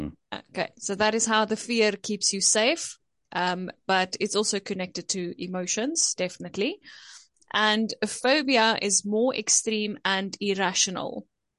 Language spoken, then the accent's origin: English; South Africa; I'm from South Africa.